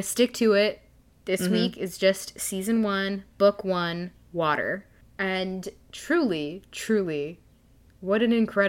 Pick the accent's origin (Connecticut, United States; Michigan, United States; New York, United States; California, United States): Connecticut, United States; Stamford; I feel like growing up, we all, like, at least in Stanford, we were all like, oh my god, Aang is from Stanford.